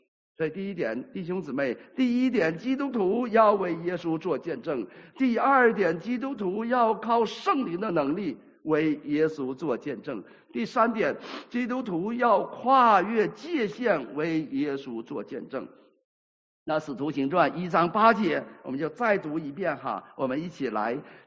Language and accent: Chinese; Shenyang, Liaoning, China; 以前我一说我是沈阳人